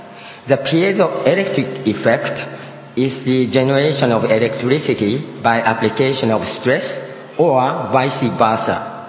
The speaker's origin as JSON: {"language": "English", "region": "Hiroshima", "country": "Japan", "tie": "born or raised there", "said": "I grew up in Hiroshima, Japan, and seeing the nuclear bomb disaster area. I have been a university professor for 40 years in total so far, 18 years in Japan, and 24 years in the Pennsylvania"}